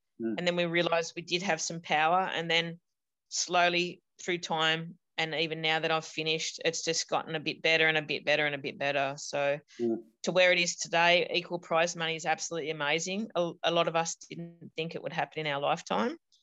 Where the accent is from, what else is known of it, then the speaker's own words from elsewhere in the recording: Bondi, New South Wales, Australia; I grew up in Bondi where it was pretty tough, and had three brothers